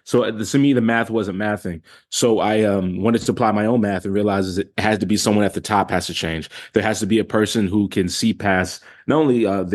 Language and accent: English; Charlotte, North Carolina, United States; I grew up here in Charlotte, North Carolina, born and raised.